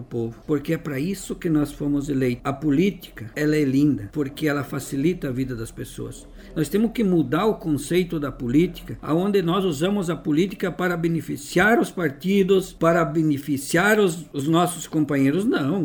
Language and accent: Portuguese; Ronda Alta, Rio Grande do Sul, Brazil; Porque eu nasci e me criei aqui em Ronda Alta. E eu quero ficar por o resto da minha vida aqui